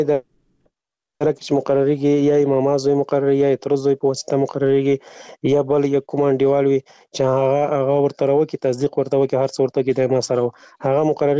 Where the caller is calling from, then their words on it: Afghanistan; افغانستان نه تماس نیول ده